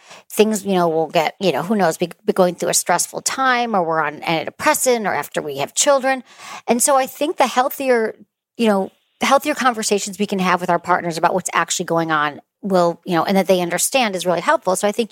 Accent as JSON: {"language": "English", "region": "Michigan", "country": "United States", "said": "it's so funny that you're calling in right now because I'm from Michigan."}